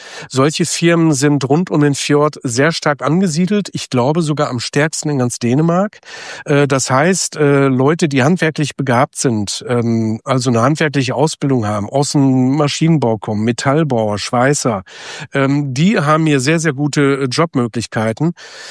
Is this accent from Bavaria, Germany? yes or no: no; Hamburg, Germany; Also ich komme ja nun aus Hamburg und Hamburg ist sehr, sehr teuer geworden.